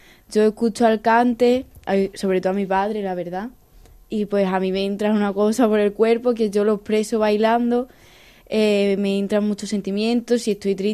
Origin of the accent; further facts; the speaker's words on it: Almendralejo, Extremadura, Spain; siempre llevaré Extremadura por bandera, siempre recalcaré que soy extremeña y de Almendralejo.